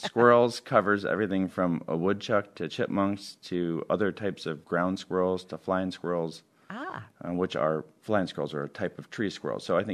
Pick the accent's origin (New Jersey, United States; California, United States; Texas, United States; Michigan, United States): Michigan, United States; East Lansing; And I grew up in East Lansing, and there was a very distinct pocket of them in East Lansing.